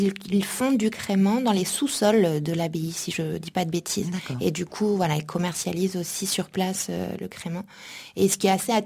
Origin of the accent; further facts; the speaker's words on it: Lussac, Nouvelle-Aquitaine, France; Et plus particulièrement, moi, je suis originaire de Lussac, à côté de Saint-Émilion.